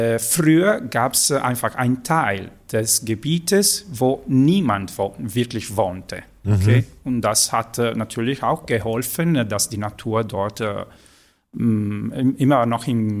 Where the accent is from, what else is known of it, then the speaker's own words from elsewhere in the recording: Sardinia, Italy; Wir waren länger Spanier als Italiener zum Beispiel, also vier Jahrhunderte unter der spanischen Herrschaft.